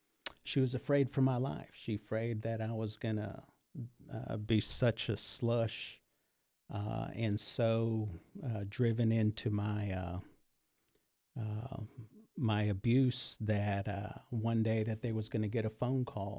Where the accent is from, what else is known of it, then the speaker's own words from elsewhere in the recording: California, United States; born there; I'm 55 years old. I was born in California, and I have a large family, five brothers, two sisters